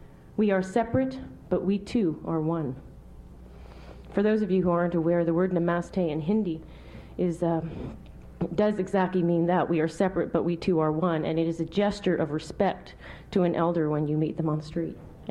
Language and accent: English; Scotland, United Kingdom; grandfather had died in Scotland. That's where I'm from, if you didn't figure out it from the last poem. I was born in Scotland.